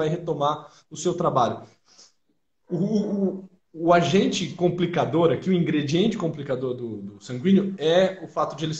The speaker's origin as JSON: {"language": "Portuguese", "region": "São Paulo", "country": "Brazil", "said": "o sotaque dela é muito diferente do meu, eu sou aqui do interior de São Paulo."}